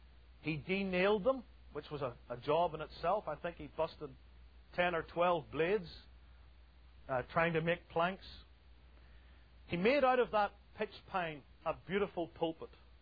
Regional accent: United Kingdom; I grew up in the United Kingdom calling a carpenter a joiner.

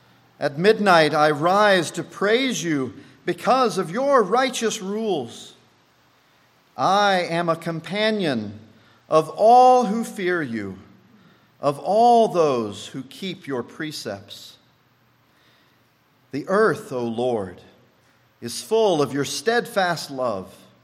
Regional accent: Midwest, United States; but I guess growing up in the Midwest, if something tasted that good, you wanted a large portion of it.

